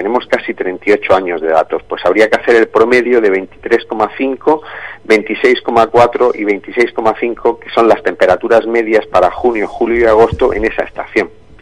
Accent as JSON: {"language": "Spanish", "region": "Andalusia", "country": "Spain", "lives_now": "Murcia, Spain", "said": "Yo soy almeriense."}